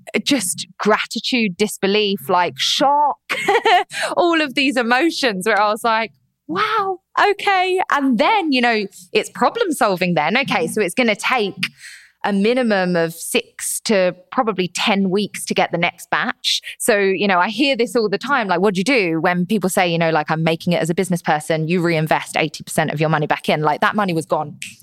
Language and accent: English; United Kingdom; So at the time, you know, I'm British.